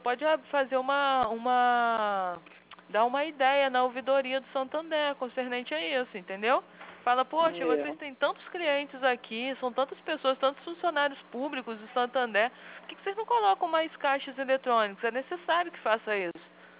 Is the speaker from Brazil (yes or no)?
yes; Rio de Janeiro, Brazil; Eu sou aqui do Rio.